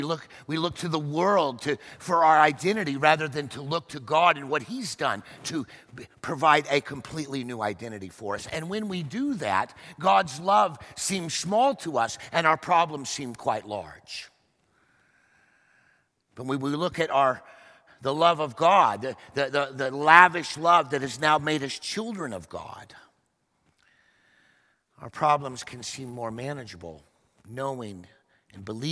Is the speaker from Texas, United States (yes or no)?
yes; Dallas, Texas, United States; because I grew up in Dallas as a young boy, and because my father was a Cowboy fan